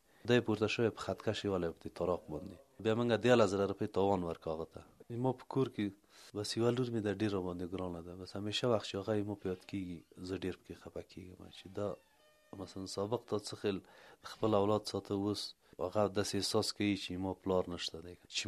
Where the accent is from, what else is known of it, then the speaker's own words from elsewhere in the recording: Ghorband, Parwan, Afghanistan; د پروان د ولایت یمه د غوربند د ولسوالۍ اووه دېرش کلن یمه.